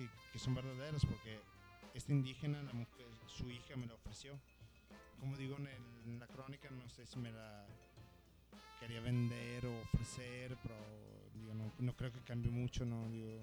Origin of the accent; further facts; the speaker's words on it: Italy; Porque todos los italianos que vamos ahí somos zapatistas